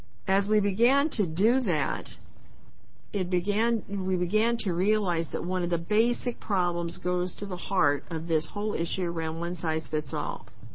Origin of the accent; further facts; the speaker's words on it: Oregon, United States; Oh, I'm sorry. … from Gillam County, retired county judge.